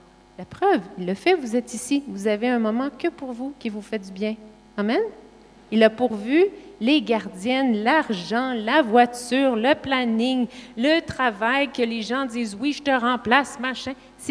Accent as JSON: {"language": "French", "region": "Quebec", "country": "Canada", "accent": "Quebec French", "said": "parce que moi, j'ai un accent québécois, et elle a un accent suisse."}